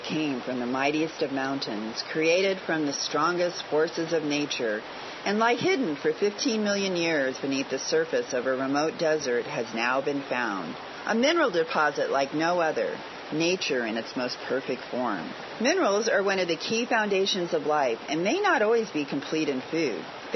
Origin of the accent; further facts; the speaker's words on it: United States; I feel bad as an American, you know, like we're over here